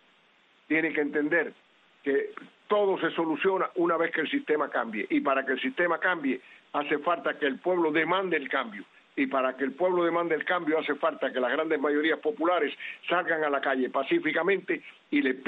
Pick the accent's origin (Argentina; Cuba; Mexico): Cuba; born there; moved away as an adult; Yo estuve en Cuba, nací en Cuba, y como es natural, hoy estoy cargado de años, pero en aquella época era joven y estaba en mis 30 años